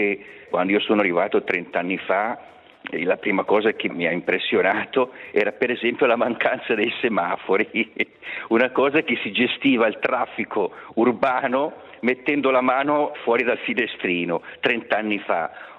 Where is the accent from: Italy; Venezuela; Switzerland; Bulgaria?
Switzerland; Contone, Ticino; also born or lived in Locarno / Losone; now in Portugal; Io sono nato a Locarno nel 65, dunque ho 59 anni quest'anno, e ho vissuto i miei primi anni fino alla quinta elementare a Losone, poi con papà e la mamma e la sorella e la nonna italiana ci siamo trasferiti a Contone.